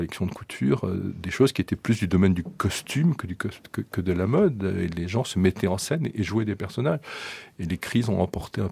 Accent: Arles, Provence-Alpes-Côte d'Azur, France; born there; je suis né à Arles

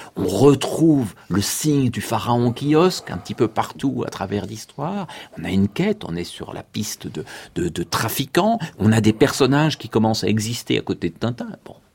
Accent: France; je l'évoquerai en tant que Français, nourri à la bande dessinée française et belge

